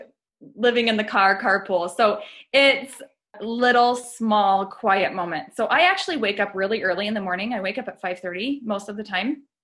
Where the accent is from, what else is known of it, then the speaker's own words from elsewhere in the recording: Las Vegas, Nevada, United States; now in Salt Lake City, United States; I currently live in the Salt Lake area, but I'm originally from Las Vegas.